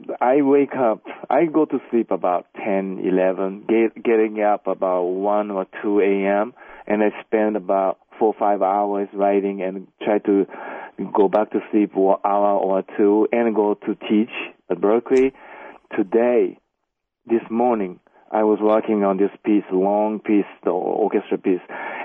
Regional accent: Hyogo, Japan; Well, because 1995, there was a big earthquake happened and destroyed my hometown.

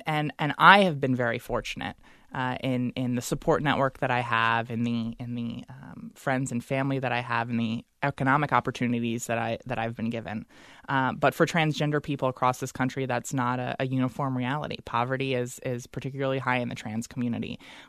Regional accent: Delaware, United States; I had always dreamed that I'd go back to my home state of Delaware to work in politics or in government.

